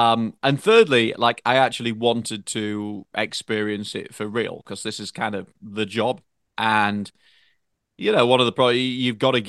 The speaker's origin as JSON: {"language": "English", "country": "United Kingdom", "lives_now": "United States", "said": "despite being a Brit with a French wife."}